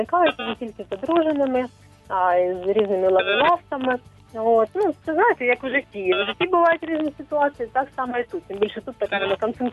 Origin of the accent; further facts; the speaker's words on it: Dnipro, Dnipropetrovsk Oblast, Ukraine; от і я з Дніпропетровська